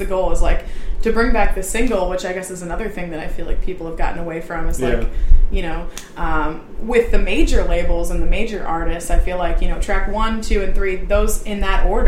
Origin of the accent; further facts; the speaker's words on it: Edwardsville, Illinois, United States; Well, I'm from Edwardsville. You know, basically, it's Edwardsville is the town I'm from.